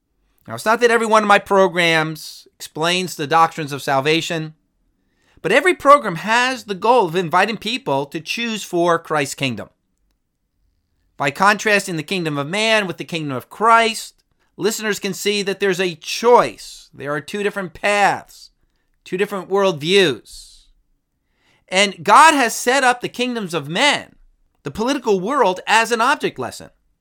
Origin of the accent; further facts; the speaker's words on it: Harrington Park, New Jersey, United States; I'm a native of Bergen County. I was raised in Harrington Park. Oddly enough, right down the road from Cory Booker's family home. I attended First Baptist Church of Hackensack.